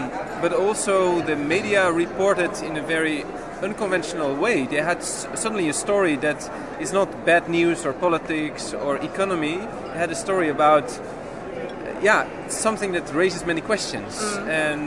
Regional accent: Amsterdam, North Holland, Netherlands; I come from Amsterdam, the Netherlands. I'm a composer.

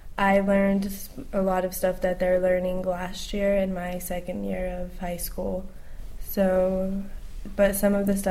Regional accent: New Mexico, United States; I come from New Mexico in the USA.

